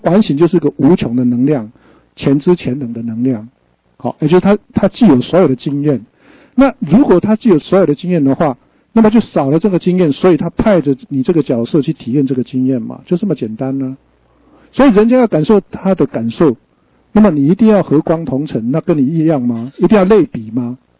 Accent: Taiwan; accent: Taiwanese; 所以我们台湾话是讲说老狼跟他醒

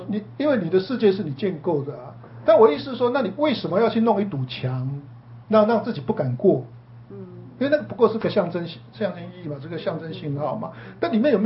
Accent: China; 因为我是中国人，比较不会跟人家打招呼

